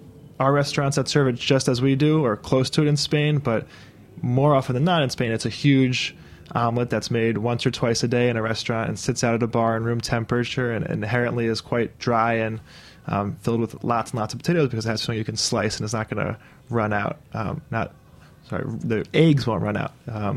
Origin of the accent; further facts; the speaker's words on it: New York City, New York, United States; we grew up on the Upper West Side of New York, of Manhattan.